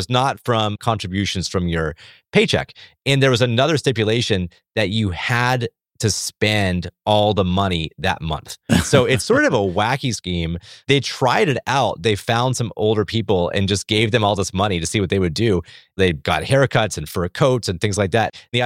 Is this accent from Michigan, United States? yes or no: no; Florida, United States; I'm from Florida. I grew up surrounded by older people